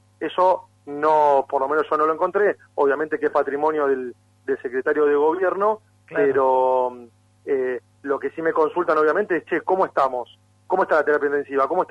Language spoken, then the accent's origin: Spanish; Argentina; nosotros somos una cultura argentina que comparte mate, mucho